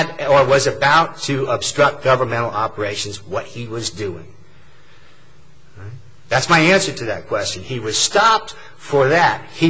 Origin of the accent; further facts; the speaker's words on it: Guam; moved away; I come from Guam, I come up here and I see all these smoking, no smoking, you can't smoke anywhere